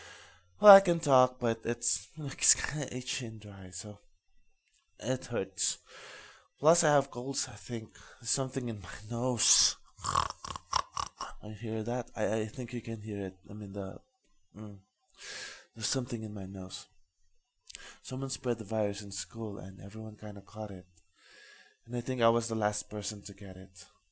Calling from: Baguio, Cordillera Administrative Region, Philippines; I'm podcasting from Baguio City, Philippines.

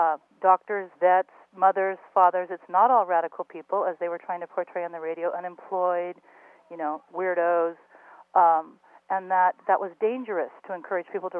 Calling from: Sonoma County, California, United States; I'm calling from Sonoma County

